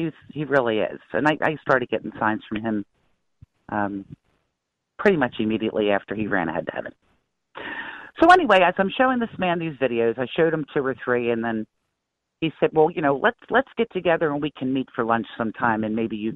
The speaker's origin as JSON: {"language": "English", "region": "New Jersey", "country": "United States", "said": "And I'm originally I'm from Jersey most of my life"}